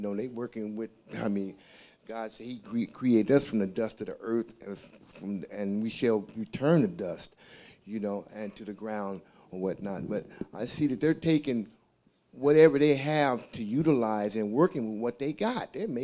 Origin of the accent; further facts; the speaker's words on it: Portland, Oregon, United States; now in Longview, United States; I'm from the Portland area, but I'm living here in Longview, Kelso.